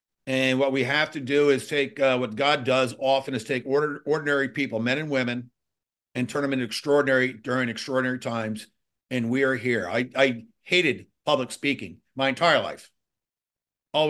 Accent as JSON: {"language": "English", "country": "United States", "tie": "born or raised there", "first_language": "Norwegian", "second_language": "English", "said": "Probably because my parents were Norwegian and I grew up in America and my parents spoke half Norwegian, half English growing up. So my English wasn't great as a, in my first 20 years"}